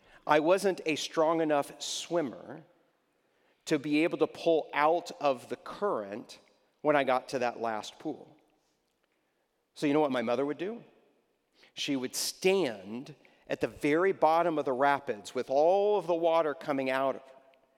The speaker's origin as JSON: {"language": "English", "region": "Texas", "country": "United States", "tie": "born or raised there", "said": "I grew up in Texas, and our family used to go to a retreat center that was out in the hill country of West Texas"}